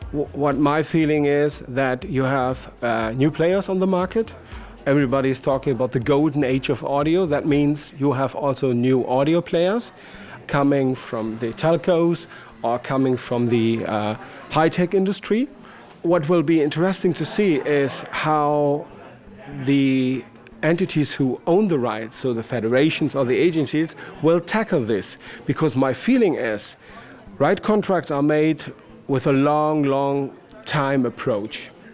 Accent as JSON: {"language": "English", "country": "Germany", "said": "I am from Germany. I'm the sports coordinator for ARD German Radio, and I'm based in beautiful Cologne."}